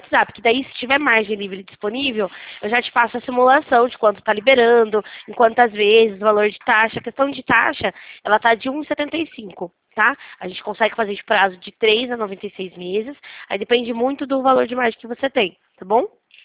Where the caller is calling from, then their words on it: Limeira, São Paulo, Brazil; Limeira, São Paulo.